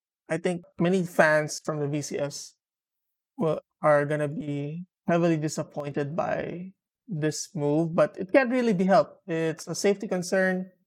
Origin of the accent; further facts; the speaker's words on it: Philippines; I hope that is the case because I am from the Philippines